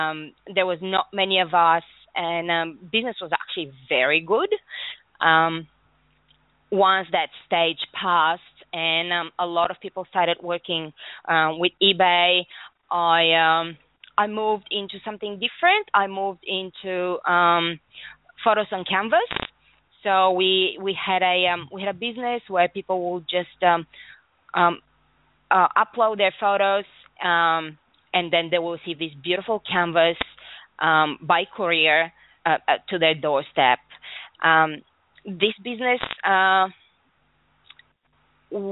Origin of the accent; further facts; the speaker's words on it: Bulgaria; I was born in Bulgaria. When I was growing up, we were a communist state under the Russian rule.